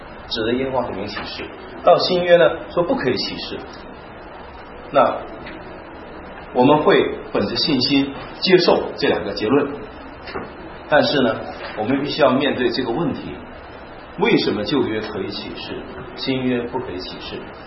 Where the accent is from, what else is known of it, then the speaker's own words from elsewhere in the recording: China; 我们中国人叫做诅咒发誓。